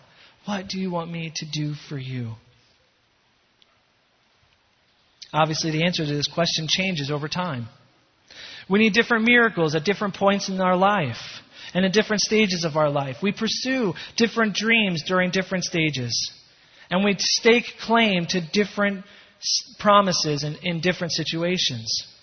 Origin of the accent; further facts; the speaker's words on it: Philadelphia, Pennsylvania, United States; went to work for a mission in my hometown of Philadelphia.